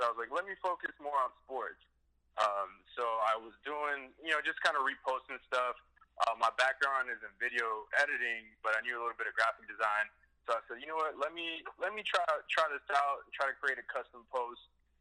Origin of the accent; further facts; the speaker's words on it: Texas, United States; now in Los Angeles, United States; I live in L.A. I'm originally from Texas, but I live in L.A.